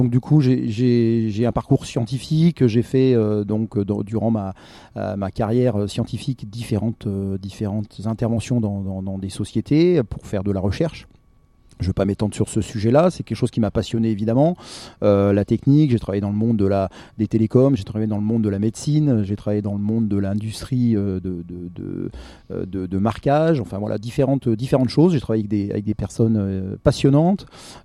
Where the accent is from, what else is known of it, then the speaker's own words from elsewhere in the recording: Bourgogne-Franche-Comté, France; puisque je suis originaire de la Bourgogne, région chablisienne